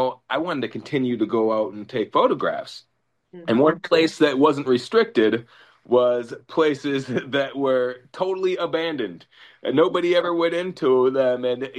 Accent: Madison, Wisconsin, United States; In my city where I'm at, my hometown, Madison, Wisconsin, there's not much left.

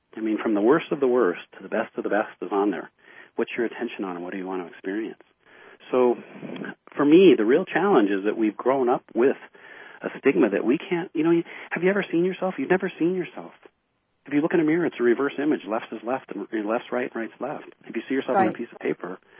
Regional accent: United States; I mean, here I'm an American. I had never been there.

